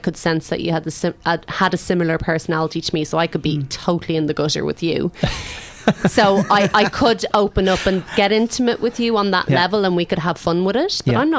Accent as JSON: {"language": "English", "country": "Ireland", "said": "Being Irish, Jesus, self-deprecation is like my number one agenda."}